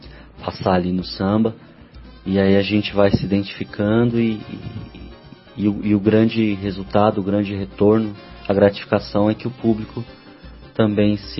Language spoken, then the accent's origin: Portuguese; São Paulo, Brazil; Eu sou paulistano, cresci na zona norte de São Paulo, na Vila Amália